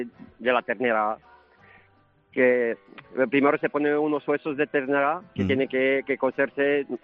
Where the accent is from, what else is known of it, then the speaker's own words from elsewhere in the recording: Romania; Spanish is a second language; now in Spain; Yo soy rumano, soy de Rumanía, llevo 20 años viviendo aquí